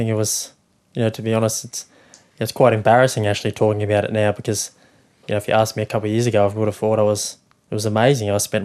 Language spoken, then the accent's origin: English; Sydney, New South Wales, Australia; certainly growing up in Sydney, that's definitely the case.